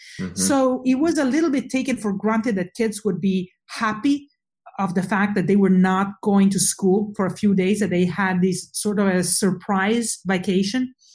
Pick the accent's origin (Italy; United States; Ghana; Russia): Italy; English is a second language; I'm Italian, as you probably guessed from my accent. Even though in my own head I sound very American, but I have no experience that it's not the case. But I've seen this in my home country, Italy